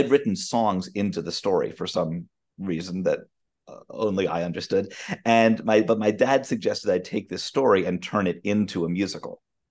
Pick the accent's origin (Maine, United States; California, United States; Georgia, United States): Maine, United States; now in New York City, United States; since I was about 13 years old, growing up in Maine